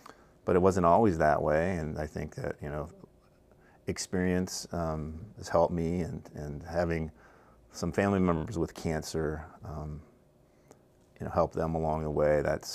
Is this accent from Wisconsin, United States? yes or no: yes; De Pere, Wisconsin, United States; I grew up in De Pere, Wisconsin, a suburb of Green Bay, so hopefully people from Wisconsin might know where De Pere is.